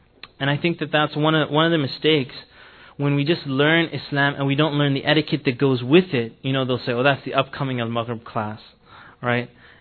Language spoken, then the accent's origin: English; Canada; I'm from Canada. We're like the nicest people in this continent here.